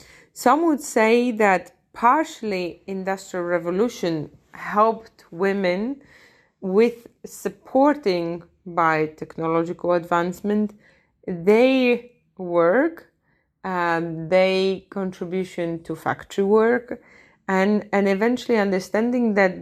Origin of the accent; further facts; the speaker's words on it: Poland; Latvian is a second language; now in Latvia; Es esmu poliete. Un dzīvoju jau Latvijā 7 gadus.